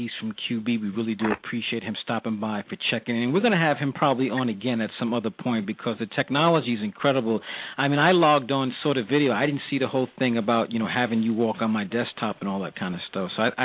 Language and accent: English; Brooklyn, New York, United States; now in Long Island, United States; I'm from Brooklyn. I'm out in Strong Island right now, but I'm in you know, Brooklyn a lot still.